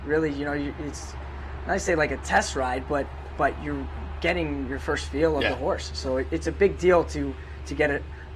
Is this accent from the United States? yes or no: yes; Saratoga, New York, United States; I grew up in Saratoga High School, graduated 2011